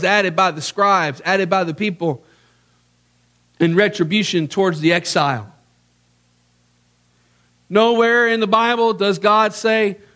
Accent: Memphis, Tennessee, United States; Sorry, I grew up in Memphis. That kind of stuff happened.

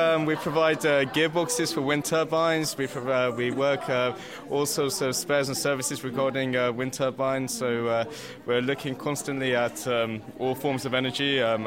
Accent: London, United Kingdom; I used to label myself as a little Iranian arms dealer, you know, because, the Iran-Iraq war was going on, and I was brought up in North London

